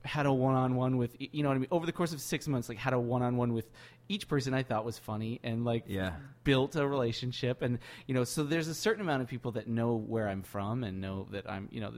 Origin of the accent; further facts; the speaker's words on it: Seattle, Washington, United States; In SF, they would have killed me if they'd known I was from Seattle.